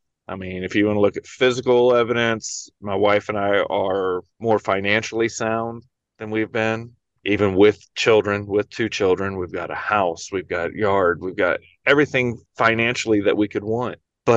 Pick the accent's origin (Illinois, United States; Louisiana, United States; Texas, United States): Texas, United States; I was born and raised in Texas. We have moved to Tennessee about 15 years ago.